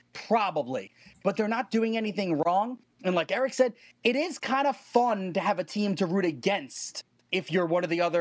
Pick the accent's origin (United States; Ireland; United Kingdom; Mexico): United States; New York; So I grew up in New York, grew up a Yankee fan as a child, right?